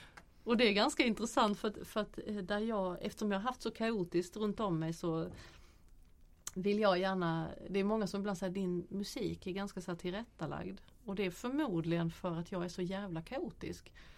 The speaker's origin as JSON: {"language": "Swedish", "town": "Hässleholm", "region": "Skåne", "country": "Sweden", "tie": "born or raised there", "said": "hela min uppväxt i Hässleholm."}